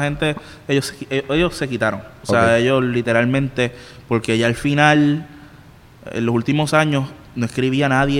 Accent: Camuy, Puerto Rico; yo soy de Camuy

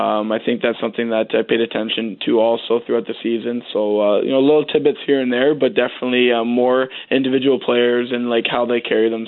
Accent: Amherstburg, Ontario, Canada; That I'm from Amherstburg, Ontario. Just a small town and a kid just with a big hockey dream trying to chase it.

